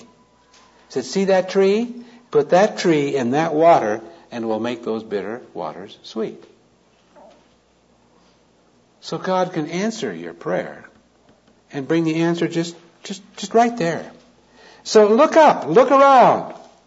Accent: Modesto, California, United States; I was driving this car down the street in my hometown of Modesto

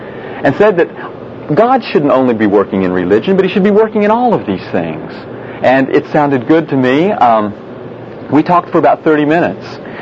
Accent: Carlsbad, New Mexico, United States; I was raised a Baptist in Carlsbad, New Mexico, way out in the boondocks out there.

